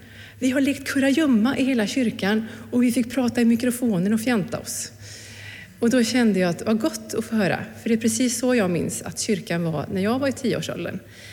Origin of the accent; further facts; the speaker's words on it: Arvika, Värmland, Sweden; Den första var i Värmland, i Arvika, där jag växte upp